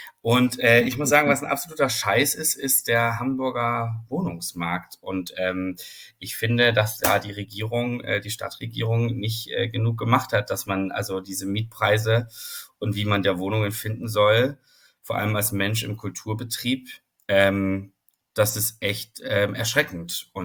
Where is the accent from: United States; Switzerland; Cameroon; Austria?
Austria; Vorarlberg; now in Germany; Käse aus meiner Heimat gibt, aus Vorarlberg.